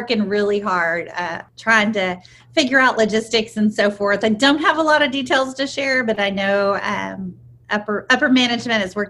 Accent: Houston, Texas, United States; born there; You know, I was born in Houston, and my dad is originally from San Antonio.

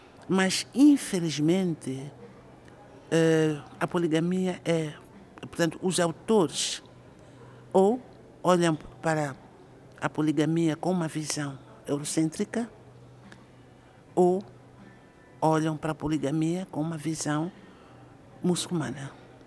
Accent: Gaza, Mozambique; born there; sobretudo na região onde eu nasci, em Gaza

